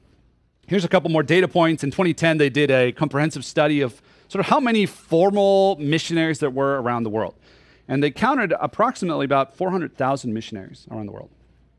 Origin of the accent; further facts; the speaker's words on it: Chile; I am originally from Chile in South America.